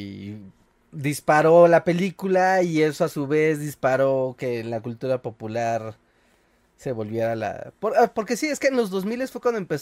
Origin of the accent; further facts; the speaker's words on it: Mexico